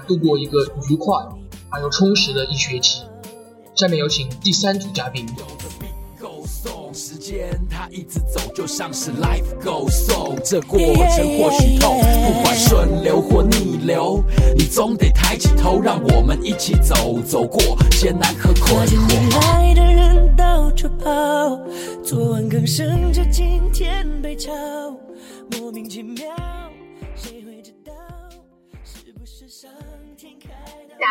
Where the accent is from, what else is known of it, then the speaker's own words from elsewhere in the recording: Changchun, Jilin, China; 来自吉林长春，大家听我这个口音也是可以听出来的。